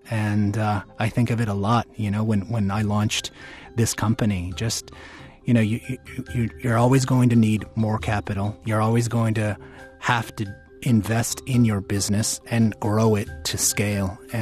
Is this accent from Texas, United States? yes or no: no; Tucson, Arizona, United States; Growing up in Tucson, Arizona, primarily raised by my grandparents, I learned a lot about what it takes to make the American dream possible. My grandfather was a copper miner, immigrant from Mexico.